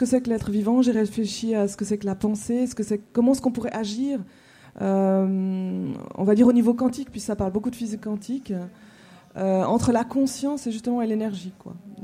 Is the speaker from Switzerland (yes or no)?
yes; Switzerland; ce qu'on dit en Suisse, parce que je suis suisse, hein.